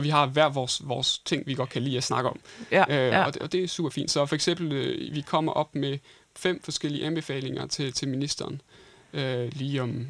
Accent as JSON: {"language": "Danish", "country": "France", "said": "Jeg er jo franskmand"}